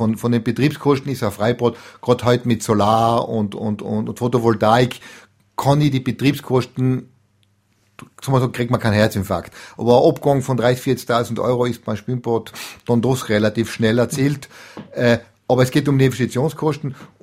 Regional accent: Nikolsdorf, Tyrol, Austria; Ich bin aus Nikolsdorf

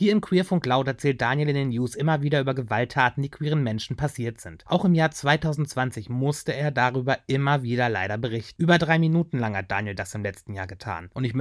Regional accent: Hanover, Lower Saxony, Germany; in meiner Heimat Hannover

